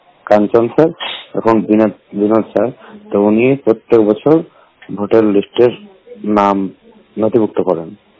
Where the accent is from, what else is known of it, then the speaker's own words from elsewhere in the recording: West Bengal, India; আমাদের যেমন গ্রাম পুরুলিয়া ডিস্ট্রিক্টে